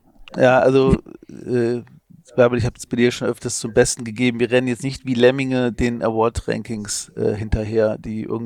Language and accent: German; Trier, Rhineland-Palatinate, Germany; born there; ich komme aus Trier gebürtig